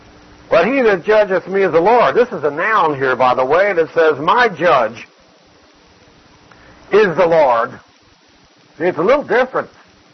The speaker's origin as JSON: {"language": "English", "town": "Philadelphia", "region": "Pennsylvania", "country": "United States", "tie": "born or raised there", "said": "When I was a young boy growing up in Philadelphia, nobody's a young boy in Philadelphia, by the way."}